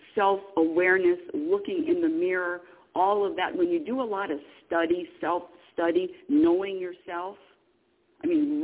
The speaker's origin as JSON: {"language": "English", "region": "California", "country": "United States", "said": "And, you know, I'm from California."}